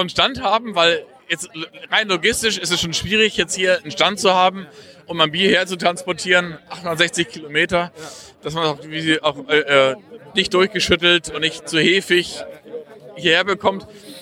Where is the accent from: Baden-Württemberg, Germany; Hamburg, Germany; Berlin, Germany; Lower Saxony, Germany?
Hamburg, Germany; born there; now in Munich, Germany; Ich bin in Hamburg geboren und habe meine Familie in Hamburg, meine Schwester lebt da, meine Familie lebt da.